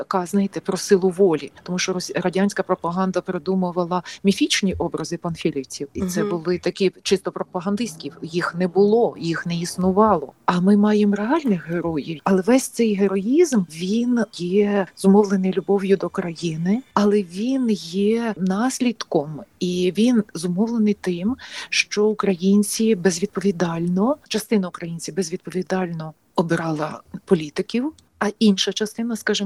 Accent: Lviv, Lviv Oblast, Ukraine; в моєму рідному Львові

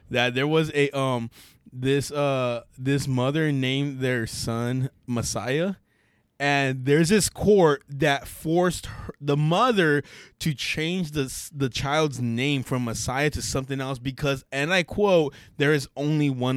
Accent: United States; yeah, I'm American, but I have a shit ton of bloods in me

